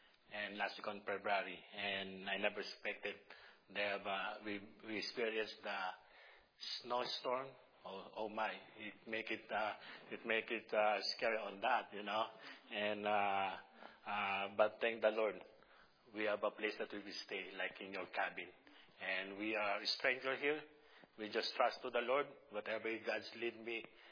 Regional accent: Manila, Metro Manila, Philippines; we're going back on my hometown in the city of Manila.

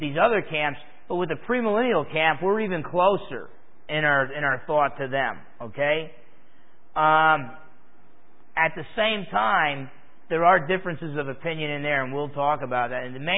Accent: United States; You know, I like eating. I'm American. I like eating 3 meals a day.

